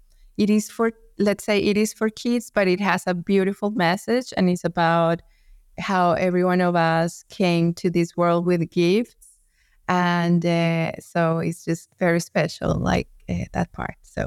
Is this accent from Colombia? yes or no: yes; Colombia; And we love it because it is from my country. I am from Colombia.